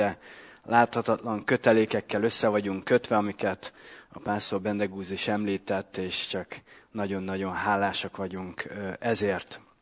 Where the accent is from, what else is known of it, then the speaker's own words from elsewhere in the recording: Debrecen, Hajdú-Bihar, Hungary; és én 6 éves korunk óta ismerjük egymást, gyerekkori játszó pajtások voltunk, Debrecenben, ahogy felnőttünk.